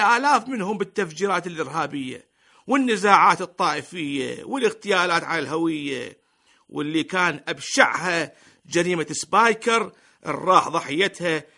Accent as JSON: {"language": "Arabic", "country": "Iraq", "said": "وبالمقابل عندنا بالعراق مشاريع"}